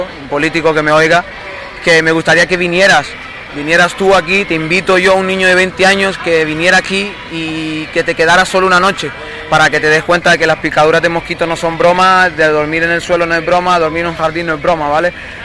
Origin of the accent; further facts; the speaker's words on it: Canary Islands, Spain; now in Madrid, Spain; vine desde Madrid porque hace tiempo me fui a vivir allí con un familiar y bueno, soy canario